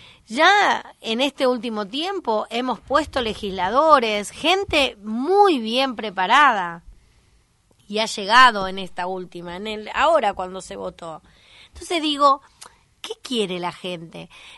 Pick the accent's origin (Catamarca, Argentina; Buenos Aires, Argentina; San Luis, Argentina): Buenos Aires, Argentina; born there; yo nací en Buenos Aires